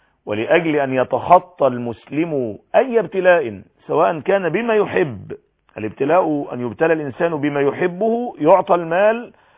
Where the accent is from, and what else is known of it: Egypt